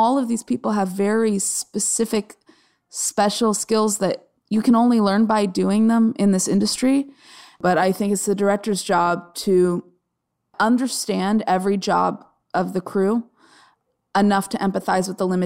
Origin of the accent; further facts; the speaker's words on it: Arizona, United States; I grew up in Arizona where you don't, like, the idea of doing something creative as a job is, like, absurd.